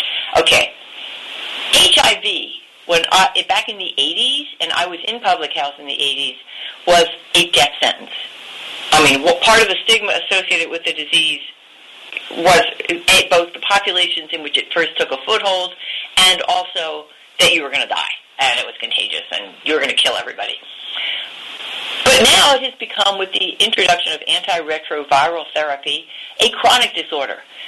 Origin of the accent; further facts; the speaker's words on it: South Carolina, United States; unfortunately South Carolina, my home state